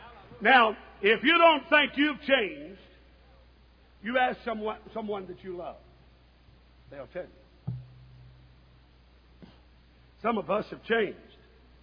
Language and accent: English; East Coast, United States; I don't know how many you've got in California, I'm from the East Coast